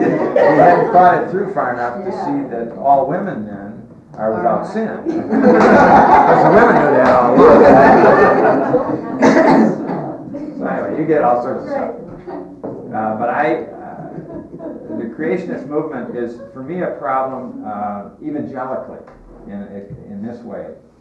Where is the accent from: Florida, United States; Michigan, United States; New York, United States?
Michigan, United States; also born or lived in Minnesota; but I lived in Minnesota and I grew up in Michigan, so I know of what I speak.